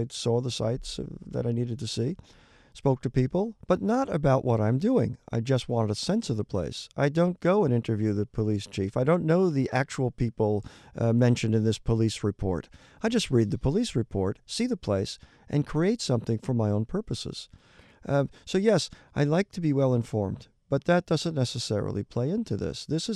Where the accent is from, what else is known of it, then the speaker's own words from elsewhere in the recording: Peekskill, New York, United States; now in California, United States; even though I'm a California guy now, I was born and raised in Peekskill, New York.